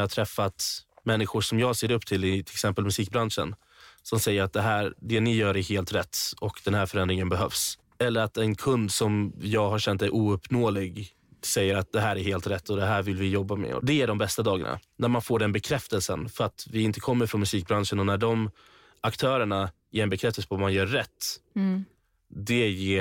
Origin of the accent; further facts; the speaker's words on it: Iran; Men jag tror att många som är iranier kan hålla med mig om den här pressen hemifrån